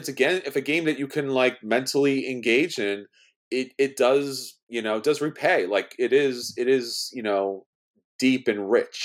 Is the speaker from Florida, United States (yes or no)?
no; New York City, New York, United States; Look, I'm from New York City.